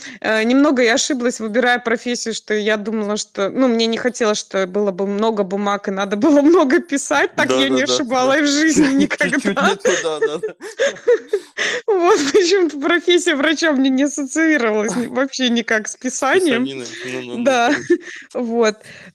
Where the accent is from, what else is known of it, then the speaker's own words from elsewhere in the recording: Kaliningrad, Kaliningrad Oblast, Russia; и у нас, ну, у нас в основном, конечно, калининградцы все ехали тогда на тот момент поступать в ближайший, это Смоленск